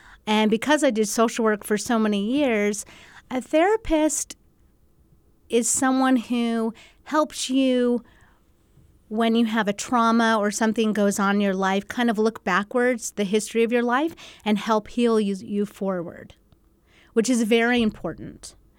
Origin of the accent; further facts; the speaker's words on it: Phoenix, Arizona, United States; now in El Paso, United States; I've lived in El Paso for 25 years now. I grew up in Phoenix, so I'm definitely a desert rat